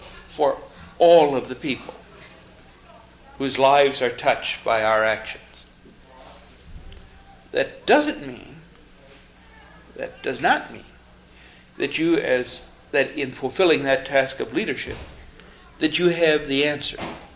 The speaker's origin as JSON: {"language": "English", "region": "Southeast", "country": "United States", "said": "I happen to live in a community in which I come from the Southeast. The Southeast is traditionally made up of very small, tightly knit family organizations."}